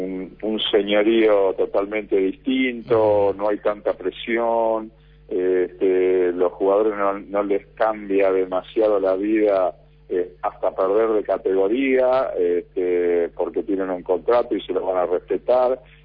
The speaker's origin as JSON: {"language": "Spanish", "town": "Roque Pérez", "region": "Buenos Aires Province", "country": "Argentina", "tie": "born or raised there", "said": "estoy radicado en mi pueblo hace un montón de tiempo."}